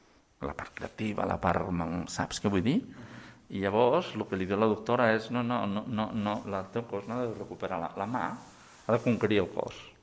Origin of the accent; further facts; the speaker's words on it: Catalonia, Spain; Jo sóc bastant nacionalista empordanès, en el sentit de que, i molt gironí, però molt empordanès.